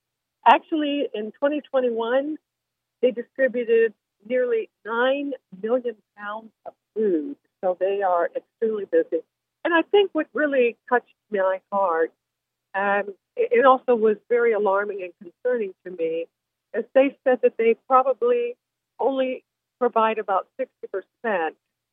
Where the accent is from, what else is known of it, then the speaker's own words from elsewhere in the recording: Evansville, Indiana, United States; distribute them in Southwest Indiana, where my hometown of Evansville is